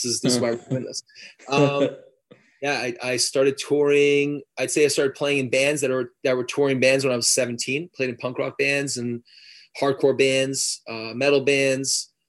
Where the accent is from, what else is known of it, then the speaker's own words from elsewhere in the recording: Montreal, Quebec, Canada; now in Toronto, Canada; am 41. I've lived an amazing life so far. I'm still alive. And I'm from Montreal originally. And I live here in Toronto right now, Toronto, Canada.